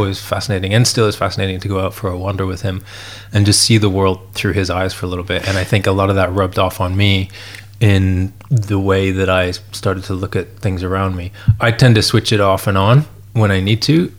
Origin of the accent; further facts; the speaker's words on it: Vancouver, British Columbia, Canada; we moved to Canada. So I grew up in Vancouver there and did my high school and college in Canada.